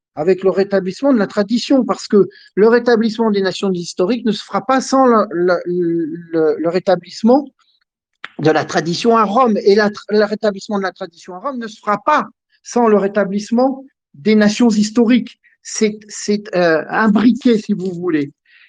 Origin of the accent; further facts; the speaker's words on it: Corsica, France; je suis français et corse qui plus est, donc très très français, parce que je rejette le combat indépendantiste corse.